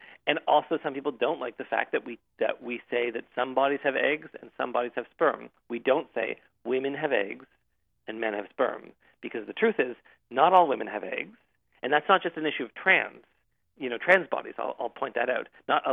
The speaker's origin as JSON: {"language": "English", "country": "Canada", "said": "I mean, I am Canadian, as you said, and I have no interest."}